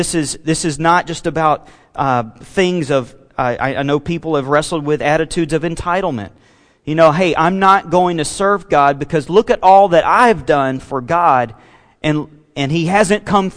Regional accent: Alabama, United States; I don't know if you guys did this growing up in Missouri, if you grew up in Missouri, but down in Alabama, we always, we like to go out and make a few mud pies.

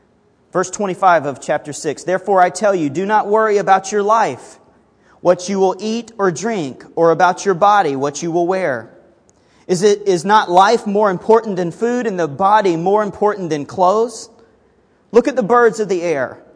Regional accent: Alabama, United States; Now, growing up in Alabama, I'm not sure if beating kids was legal or not, but we certainly did it there.

